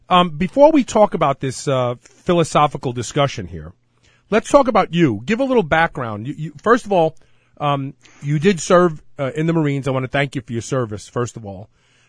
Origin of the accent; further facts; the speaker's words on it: New York City, New York, United States; I grew up in Bed-Stuy. I was picked on as a kid.